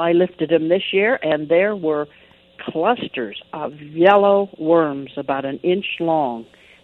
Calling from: State College, Pennsylvania, United States; I'm from State College area.

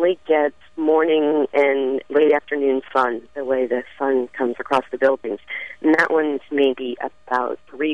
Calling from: Flemington, New Jersey, United States; I'm calling from Flemington, New Jersey.

